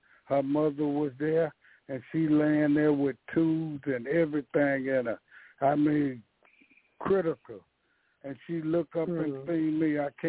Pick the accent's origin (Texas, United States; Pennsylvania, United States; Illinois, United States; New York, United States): Illinois, United States; Chicago; So this girl was working I'm from Chicago, and she's working on the west side of Chicago